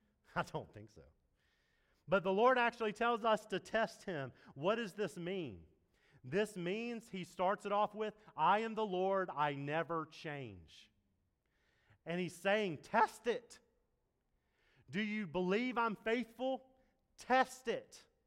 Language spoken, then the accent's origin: English; the South, United States; Growing up in the South, we had to take the A something.